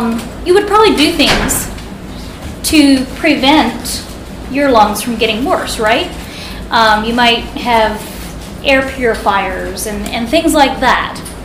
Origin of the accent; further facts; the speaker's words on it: Whiteville, Tennessee, United States; I'm from Whiteville, Tennessee.